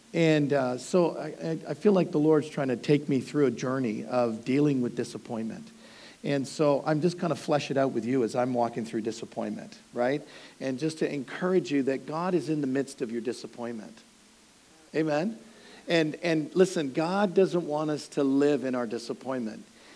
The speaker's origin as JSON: {"language": "English", "town": "Hamilton", "region": "Ontario", "country": "Canada", "said": "I'm from Hamilton, Ontario, Canada, so it's a steel city. We still have steel mills, so I feel kind of a little bit home here."}